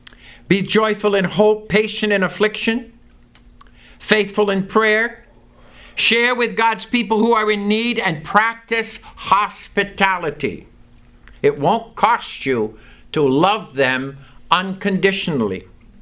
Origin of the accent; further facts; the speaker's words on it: Canada; He came from Canada, and I came from Canada.